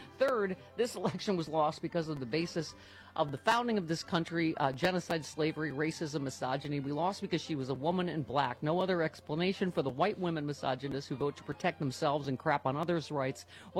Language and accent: English; Lockport, New York, United States; My hometown up the transit from Cheektowaga, Lackawanna, and Tanawanda.